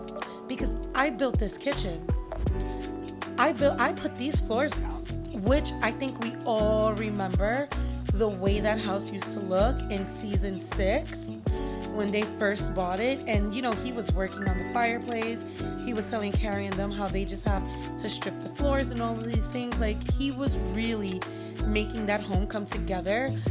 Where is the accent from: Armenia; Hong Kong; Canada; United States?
United States; Virginia; born there; Fun fact, I was born in Virginia.